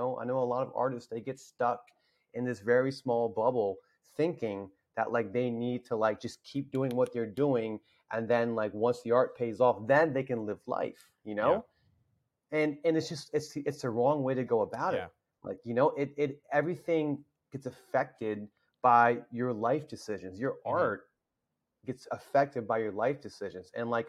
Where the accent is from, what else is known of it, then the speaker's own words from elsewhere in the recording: the South, United States; I used to wear a turban. I grew up in the South.